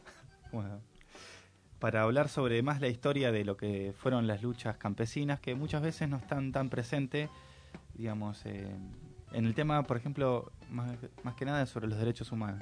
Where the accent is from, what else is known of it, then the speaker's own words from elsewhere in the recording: Argentina; todos sabemos que nosotros como Argentina tenemos una como una matriz productiva